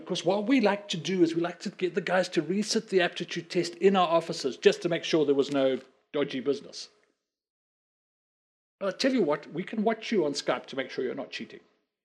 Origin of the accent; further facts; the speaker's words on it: Zimbabwe; As a Zimbabwean, and before that, even more so as a Rhodesian, I have no pride in being British.